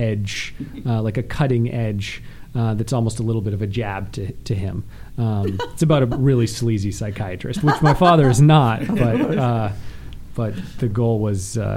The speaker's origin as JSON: {"language": "English", "country": "Canada", "tie": "born or raised there", "said": "I was born and raised in Canada, but my family all has Polish roots."}